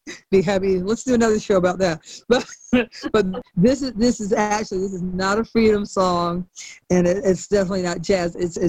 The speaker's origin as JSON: {"language": "English", "town": "Cleveland", "region": "Ohio", "country": "United States", "tie": "born or raised there", "said": "And I grew up in Cleveland, Ohio, and CORE was a national organization."}